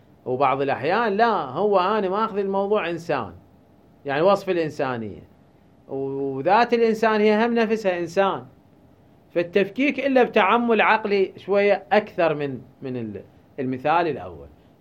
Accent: Iraq

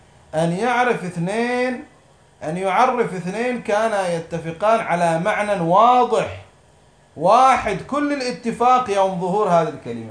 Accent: Qatif, Eastern Province, Saudi Arabia; وإحنا الحين تعال زينة في البلد عندنا في القطيف

